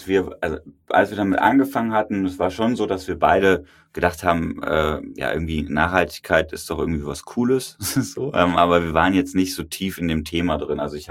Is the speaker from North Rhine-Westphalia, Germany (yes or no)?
yes; Cologne, North Rhine-Westphalia, Germany; Da hatte ich irgendwie als Kölner Junge nicht so viel Erfahrung mit.